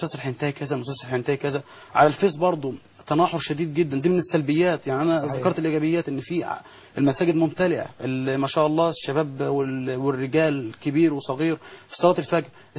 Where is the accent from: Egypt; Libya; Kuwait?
Egypt; Kafr El Sheikh Governorate; also born or lived in Damietta; لا انا من كفر الشيخ ومن دمياط